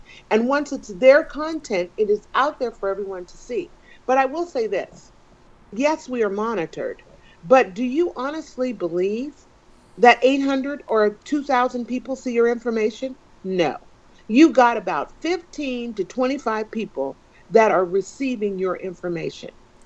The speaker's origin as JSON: {"language": "English", "town": "San Francisco", "region": "California", "country": "United States", "said": "I mean, it was a big I'm from San Francisco, and it was overwhelmingly amount of, you know"}